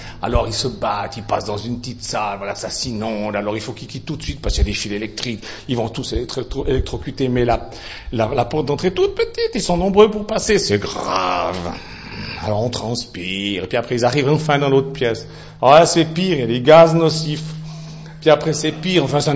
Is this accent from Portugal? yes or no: no; Switzerland; Je dis ça, je m'en fous, je suis suisse, c'est pas moi qui ai voté.